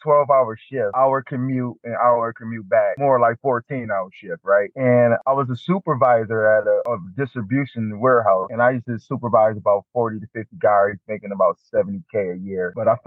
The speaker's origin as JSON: {"language": "English", "town": "Buffalo", "region": "New York", "country": "United States", "lives_now": "Dallas, United States", "said": "I'm from Buffalo, New York, but I currently reside in Dallas, Texas."}